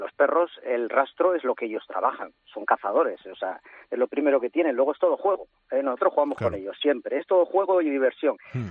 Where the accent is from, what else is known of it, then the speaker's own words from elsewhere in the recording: Eibar, Basque Country, Spain; born there; porque nosotros nacimos en Eibar, Guipúzcoa